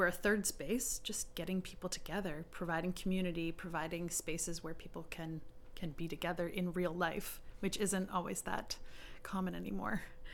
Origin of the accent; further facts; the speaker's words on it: Saint John, New Brunswick, Canada; I'm from St. John originally, and I spent a lot of my youth and childhood taking art classes from places like the Art Center.